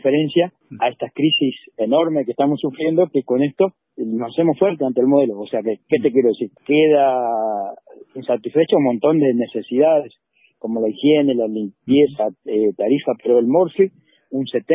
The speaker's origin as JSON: {"language": "Spanish", "region": "Santa Fe", "country": "Argentina", "said": "porque todos somos santafesinos y todos tenemos ganas de producir"}